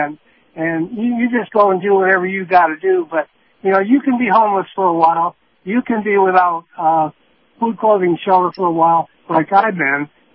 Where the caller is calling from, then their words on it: Sarasota, Florida, United States; calling from Sarasota.